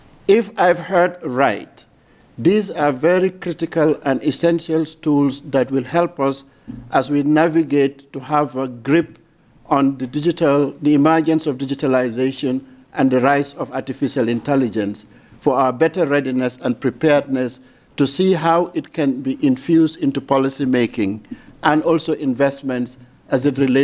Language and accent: English; Gambia; I'm the chair of the CSTD, and I'm from the Gambia.